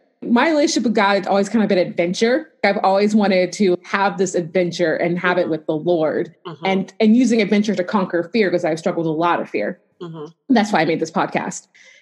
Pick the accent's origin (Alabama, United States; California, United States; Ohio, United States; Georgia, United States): Georgia, United States; And I grew up in Georgia, so I knew what they were like.